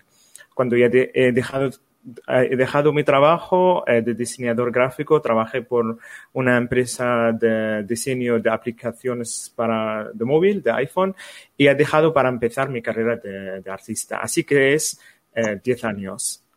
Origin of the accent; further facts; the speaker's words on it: Algeria; now in Barcelona, Spain; tengo 35 años, soy argelino y vivo aquí en Barcelona hace ya 7 años.